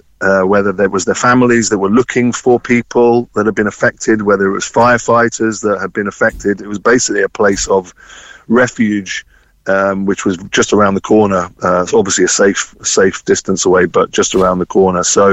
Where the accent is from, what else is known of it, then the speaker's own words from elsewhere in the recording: London, United Kingdom; born there; So like many London Irish families, I was born in London. So I was born actually on Portobello Road, Ladbroke Grove, which wasn't the expensive place that you might see today. Back in 1969, it wasn't quite like